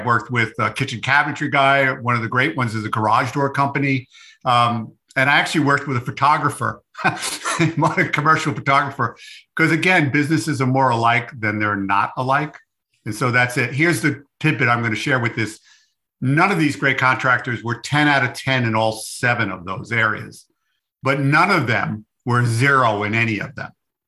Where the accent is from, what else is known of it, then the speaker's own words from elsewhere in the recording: New York City, New York, United States; accent: New York; now in Arizona, United States; Yeah, I have a little trace of my New York accent, but who knows? I've been living in Arizona for 20 years.